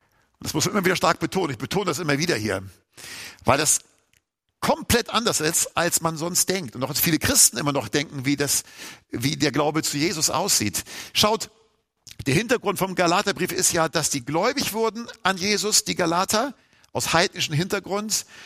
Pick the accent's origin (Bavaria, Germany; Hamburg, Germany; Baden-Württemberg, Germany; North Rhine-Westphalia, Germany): Hamburg, Germany; Ich bin ja Hamburger, da muss ich nicht so weit fahren.